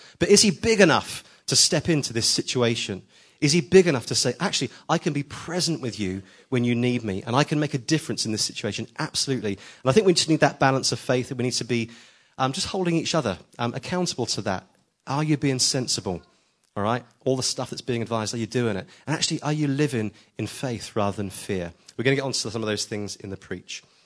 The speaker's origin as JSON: {"language": "English", "region": "England", "country": "United Kingdom", "said": "We're so English, aren't we?"}